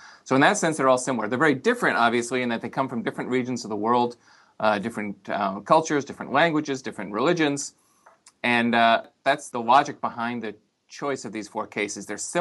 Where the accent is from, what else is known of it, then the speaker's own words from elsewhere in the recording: Israel; growing up in Israel in the 1980s